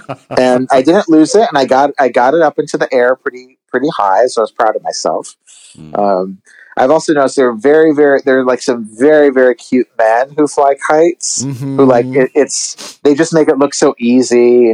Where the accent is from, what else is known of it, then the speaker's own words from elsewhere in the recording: California, United States; And I grew up in California on the Pacific